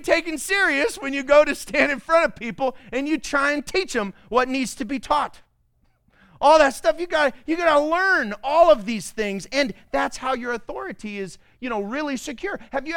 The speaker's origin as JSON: {"language": "English", "region": "Oklahoma", "country": "United States", "tie": "born or raised there", "said": "I was in Oklahoma. I was raised in Oklahoma. In Oklahoma, you got whooped everywhere."}